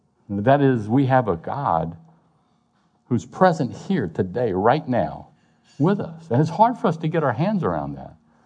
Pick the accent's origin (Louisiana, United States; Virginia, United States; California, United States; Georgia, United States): Louisiana, United States; I'm from South Louisiana, baby. We had to cover that food so we could eat it.